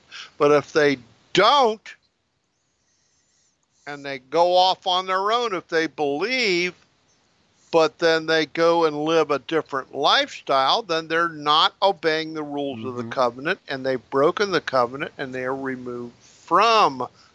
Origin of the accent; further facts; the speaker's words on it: United States; I live in North America. I'm an American national, but I am an Israelite ethnically and racially.